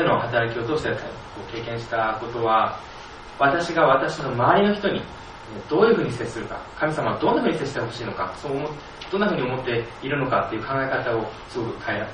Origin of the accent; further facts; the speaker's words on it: Singapore; Japanese is a second language; 今20歳になって、シンガポールから来ました大学生です。